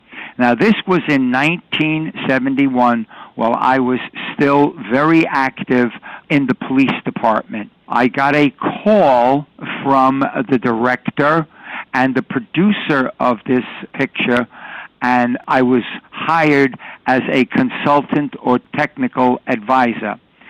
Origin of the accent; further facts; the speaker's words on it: New York City, New York, United States; I was born and raised in New York City. Along with a lot of other fellows, I fudged my age and went into the service at 16.